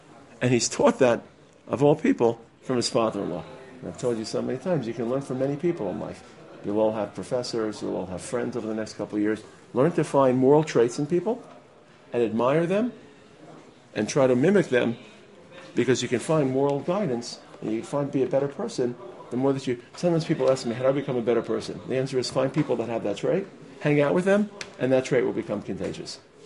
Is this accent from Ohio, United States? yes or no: no; Brooklyn, New York, United States; I grew up in Brooklyn. In Brooklyn, there's a lot of mafia.